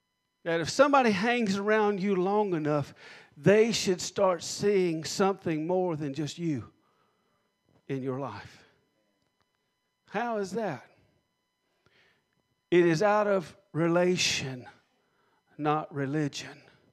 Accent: the South, United States; And I know we're from the South

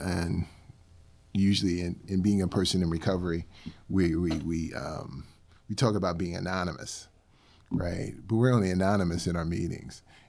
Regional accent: New Jersey, United States; now in Texas, United States; Yeah, I'm from New Jersey. Yeah, I don't know what God had on his mind to have me in Texas, yeah. but Texas is my home now.

